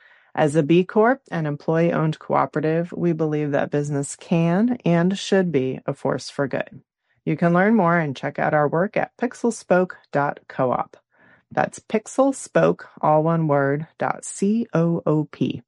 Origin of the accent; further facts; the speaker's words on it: Portland, Oregon, United States; And maybe that resonates more in my hometown of Portland, Oregon